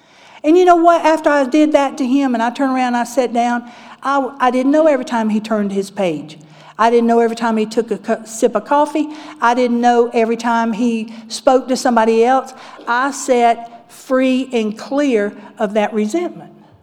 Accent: the South, United States; Because I'm from the South, right?

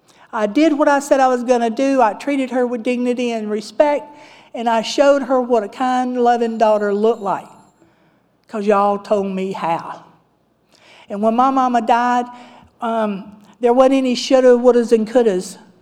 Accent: Georgia, United States; also born or lived in New Mexico; when Wendell retired, we wanted to come back to the water, to Georgia. He was raised in Florida. I was raised in Georgia.

